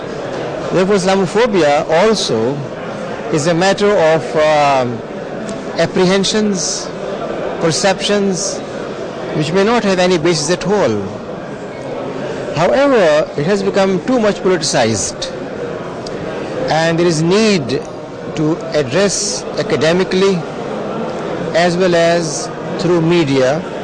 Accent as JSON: {"language": "English", "country": "Pakistan", "second_language": "English", "said": "I am from Pakistan. I am Vice Chancellor of Rifai University there."}